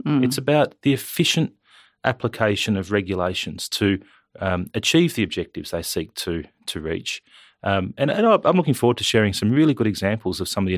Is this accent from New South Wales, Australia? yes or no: yes; Wyalong, New South Wales, Australia; also born or lived in Central Coast; I grew up in Wyalong and New South Wales Central Coast, but I went to university here in Canberra.